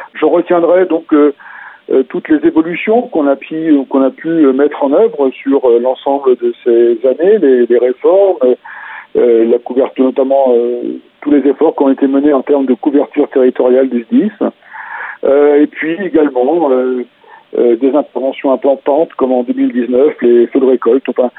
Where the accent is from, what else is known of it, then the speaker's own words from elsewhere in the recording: Pays de la Loire, France; Je suis très attaché à l'Ouest, hein, je suis originaire de Loire-Atlantique, j'ai des attaches dans le Morbihan